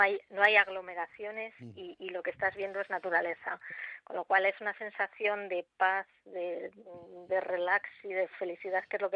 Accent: Brihuega, Castilla-La Mancha, Spain; Yo soy de aquí, de Brihuega, entonces yo quería hacer mi proyecto aquí

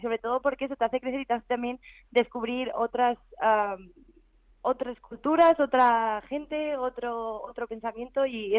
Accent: Madrid, Community of Madrid, Spain; yo siendo madrileña

